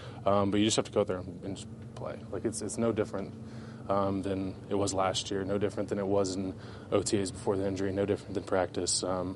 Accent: Ohio, United States; I grew up in Ohio, played there

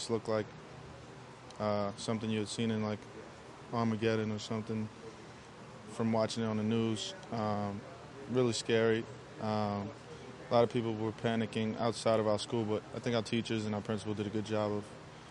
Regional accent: Queens, New York, United States; I'm from Queens. I grew up and lived there my entire life

